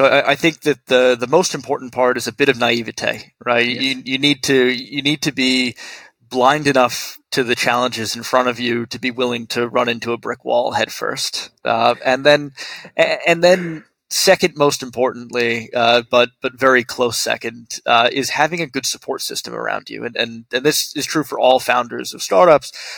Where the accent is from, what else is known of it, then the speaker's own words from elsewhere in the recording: New York City, New York, United States; And as a New Yorker myself, it's great to be able to walk to work and not have to commute.